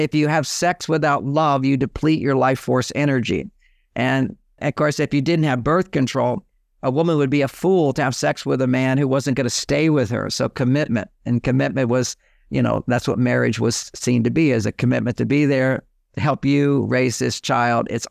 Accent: Houston, Texas, United States; Houston, Texas, I'm a Texan, I'm a cowboy, you know, all these things.

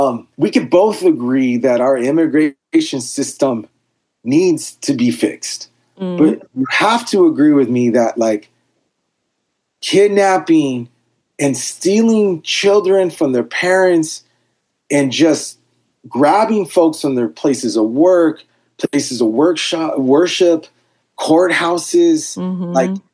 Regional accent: Los Angeles, California, United States; And he's like, oh, where are you from? And I said, I'm from Los Angeles.

